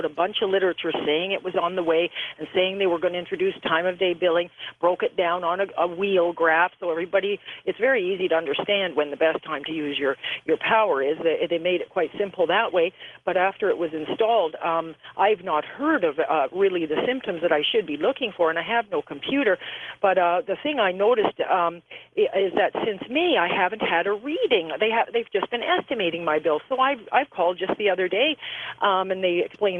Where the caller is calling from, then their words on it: Toronto, Ontario, Canada; I'm calling from Canada, and I don't know about the rest of Canada, but I'm pretty sure Ontario, it's mandatory